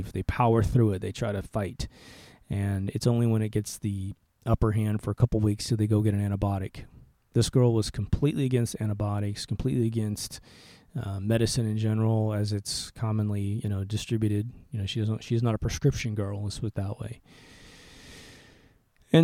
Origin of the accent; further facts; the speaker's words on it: Midwest, United States; Now, I grew up in the Midwest where there's a lot of pollen issues and a lot of deep temperature changes.